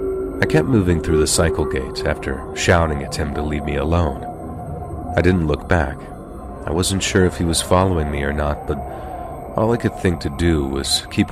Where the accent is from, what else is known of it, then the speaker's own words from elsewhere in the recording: Dublin, Leinster, Ireland; I'm 23, and I'm from Dublin in Ireland.